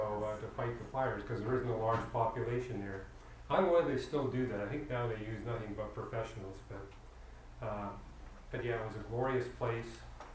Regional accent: British Columbia, Canada; And I remember growing up in British Columbia, that's where I grew up

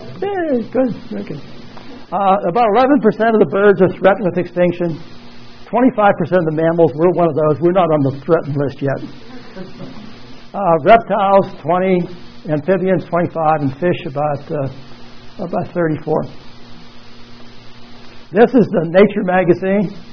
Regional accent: Ireland; Being Irish, I have to bring that in there.

